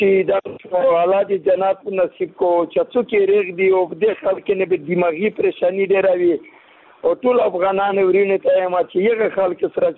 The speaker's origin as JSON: {"language": "Pashto", "country": "Afghanistan", "lives_now": "Pakistan", "said": "زه افغان مهاجر یم په پنجاب کې،"}